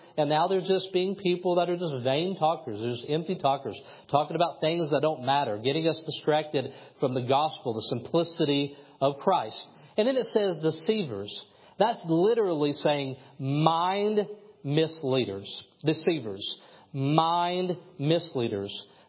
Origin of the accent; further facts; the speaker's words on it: Kentucky, United States; I didn't because I'm from Kentucky and I only have a basketball.